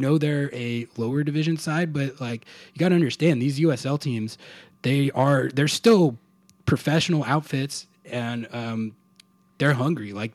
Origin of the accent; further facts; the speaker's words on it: New Mexico, United States; My hometown club, New Mexico United, I'm a diehard religious fan